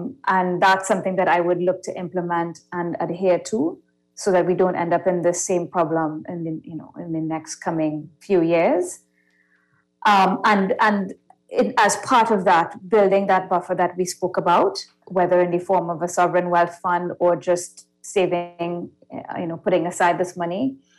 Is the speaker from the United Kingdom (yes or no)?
no; Trinidad & Tobago; I'm from Trinidad.